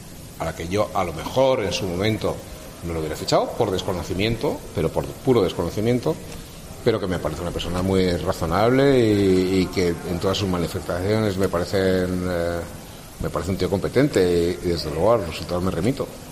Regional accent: Huelva, Andalusia, Spain; Pero coño, si yo soy de Huelva, ¿por qué voy a renunciar a la provincia de Huelva?

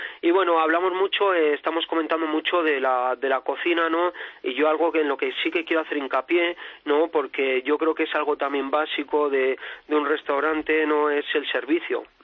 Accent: La Rioja, Spain; Yo soy riojano, mi padre tiene una bodega

